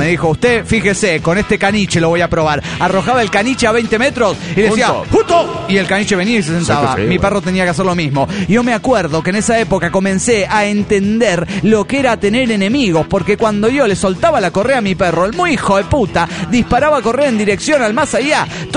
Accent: Cádiz, Andalusia, Spain; de Cádiz, España.

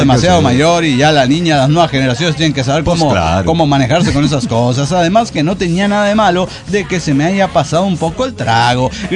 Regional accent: Cochabamba, Bolivia; de Cochabamba, Bolivia.

